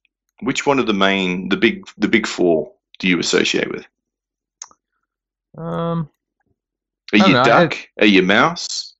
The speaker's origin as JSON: {"language": "English", "country": "Australia", "tie": "born or raised there", "moved": "yes", "said": "I grew up in Australia."}